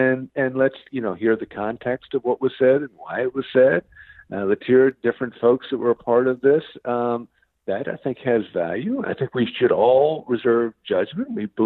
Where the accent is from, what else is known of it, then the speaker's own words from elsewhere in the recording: South Carolina, United States; as they did, for instance, in my home state of South Carolina.